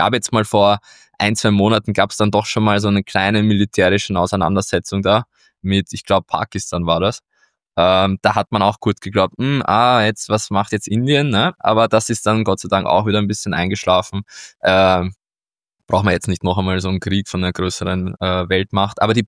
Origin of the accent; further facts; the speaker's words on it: Austria; Ich sehe es ja auch vor allem als für uns als Europäer oder als Österreicher